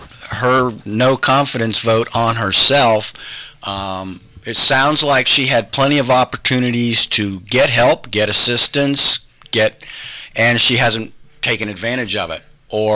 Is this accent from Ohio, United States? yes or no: yes; Ohio, United States; I'm from Morrow County, and I've lived there for the last 12 years, and there were many times in Mount Gilead where candidates were running unopposed.